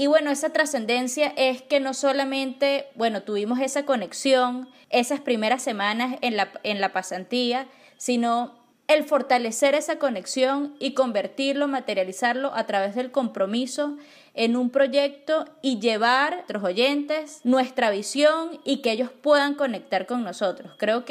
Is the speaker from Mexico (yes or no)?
no; Venezuela; lo que nos compete a nosotros como venezolanos.